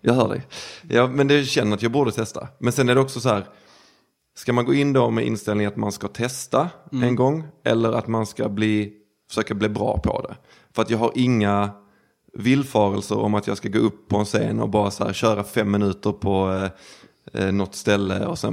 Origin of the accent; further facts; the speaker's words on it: Skåne, Sweden; där det fortfarande är precis som det var när jag växte upp utanför Lund